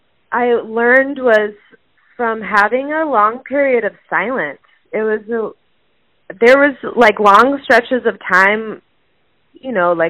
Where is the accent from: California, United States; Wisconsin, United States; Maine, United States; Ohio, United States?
California, United States; San Francisco; also born or lived in New York City; now in New Orleans, United States; No, I'm actually from San Francisco. I grew up in San Francisco, and I lived in New York City for 6 years